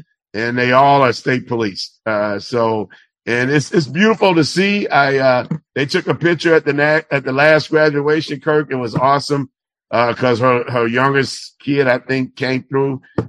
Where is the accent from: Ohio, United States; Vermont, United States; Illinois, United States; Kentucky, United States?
Illinois, United States; Chicago; I was from Chicago, so they didn't know me, so they brought me in.